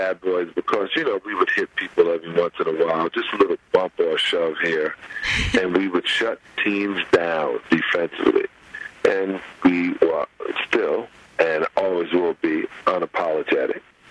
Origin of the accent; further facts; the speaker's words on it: Brooklyn, New York, United States; Yeah, well, I was a Celtics fan growing up in Brooklyn. New York, which was a tough thing to do.